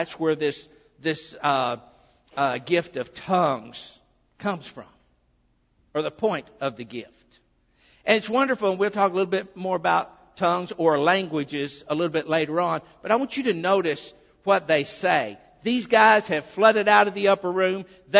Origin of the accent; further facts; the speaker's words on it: Des Arc, Arkansas, United States; You see, I'm from Des Arc, Arkansas. I'm not the only one. Michael is too. Josh has roots there.